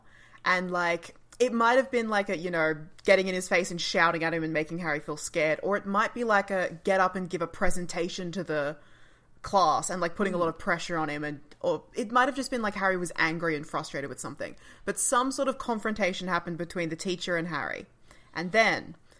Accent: Australia; I'm feeling like there's probably a lot of, like, Britishness that isn't translating perfectly to us as Australian audiences.

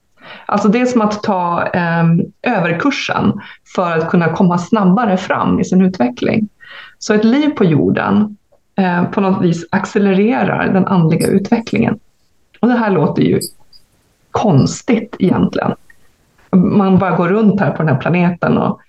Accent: Sweden; ibland kan jag som svensk känna mig lite så här

